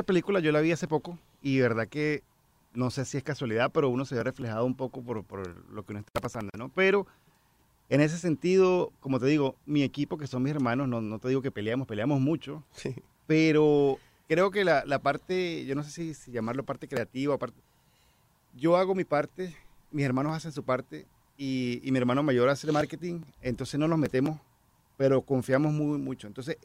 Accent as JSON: {"language": "Spanish", "town": "San Cristóbal", "region": "Táchira", "country": "Venezuela", "tie": "born or raised there", "also_born_or_lived": "Maracaibo", "said": "Sí, me crié en San Cristóbal, pero soy más gocho."}